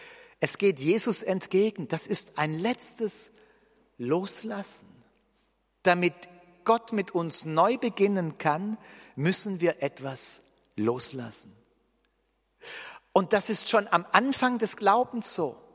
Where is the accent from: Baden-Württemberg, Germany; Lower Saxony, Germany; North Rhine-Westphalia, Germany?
Baden-Württemberg, Germany; Und ehrlich gesagt, ich bin Schwabe.